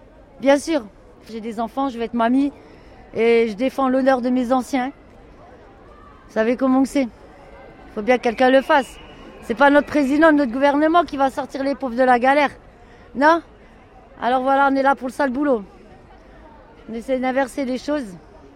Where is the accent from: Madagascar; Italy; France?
France; Grand Est; now in Steinbourg, France; Moi, madame, je suis de la Moselle, mais j'habite le 67 en ce moment. C'est le Bas-Rhin, côté de Strasbourg, Saverne. En vrai, je suis un petit village, ça s'appelle Steinbourg.